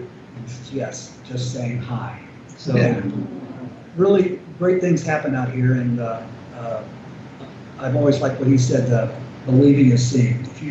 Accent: Phoenix, Arizona, United States; I'm from the Phoenix area, and I've been following James for quite a while

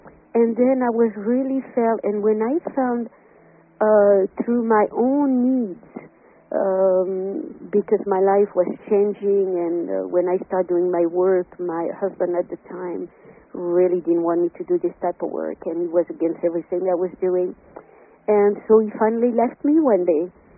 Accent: Corsica, France; I remember my grandmother and the way I was brought up in Corsica when I was very, very young.

